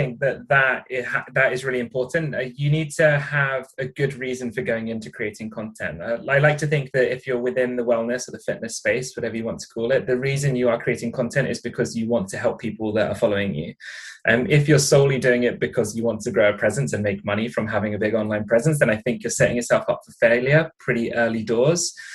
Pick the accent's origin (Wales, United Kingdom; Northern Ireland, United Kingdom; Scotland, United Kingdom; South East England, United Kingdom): South East England, United Kingdom; accent: southern English; As you can tell from my accent, I'm very English, like the very south of England.